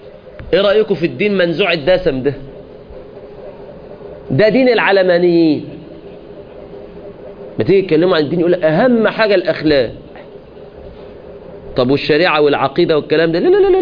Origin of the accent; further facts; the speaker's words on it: Egypt; قلت لها اي ام ايجيبشن، يعني انا ايه، انا مصري